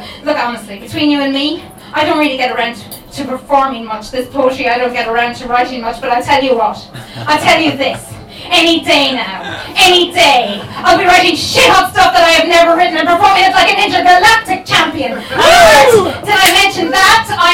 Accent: County Mayo, Ireland; also born or lived in Cork; I am originally from Mayo and lived in Cork, West Cork, 17 years

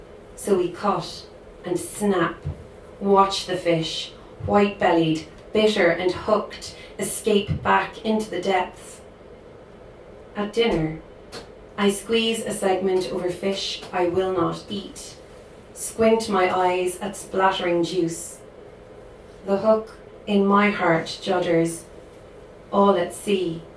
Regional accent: Shanagarry, County Cork, Ireland; I'm from Shanagarry in East Cork, and Ballycotton is our nearest, more picturesque, I say that resentfully, town.

